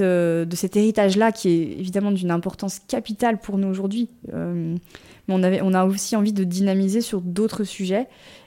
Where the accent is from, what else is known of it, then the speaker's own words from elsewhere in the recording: Auvergne-Rhône-Alpes, France; je viens de la vallée du Grésivaudan, de la Chartreuse en général.